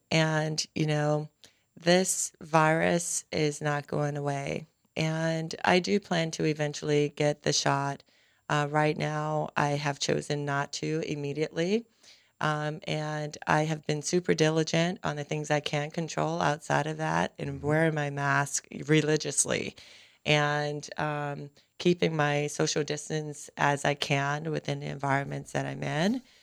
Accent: Baton Rouge, Louisiana, United States; But I found my home back here in my hometown, Baton Rouge.

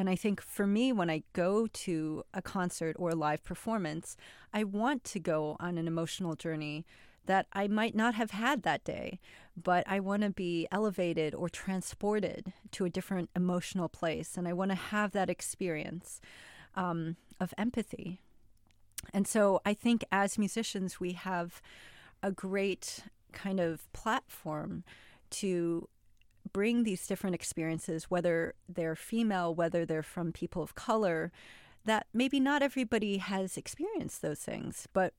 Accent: United States; I'm American, I was born here. My parents were immigrants, so I'm first generation American.

